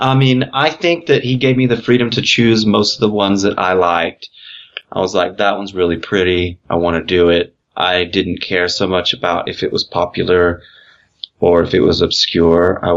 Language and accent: English; United States; Well, I am definitely American, but so I understand.